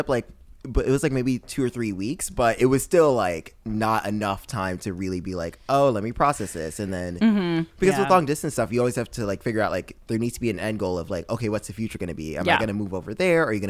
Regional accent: New York, United States; born there; people still, like, will not believe me when I'm like, oh, I was born in New York.

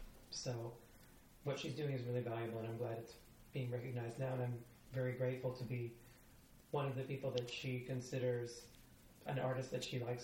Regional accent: Miami, Florida, United States; Yeah, which is my hometown.

